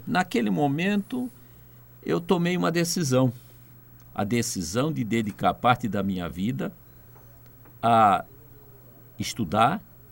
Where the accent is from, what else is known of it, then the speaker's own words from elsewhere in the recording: Enseada de Brito, Santa Catarina, Brazil; born there; Eu, como tantos desses indivíduos, nascido em Enseada de Brito